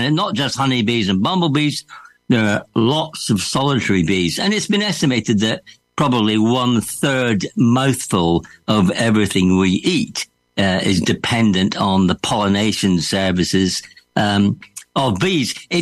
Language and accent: English; Scotland, United Kingdom; And when I was growing up in Scotland, which is not renowned for being a terribly hot place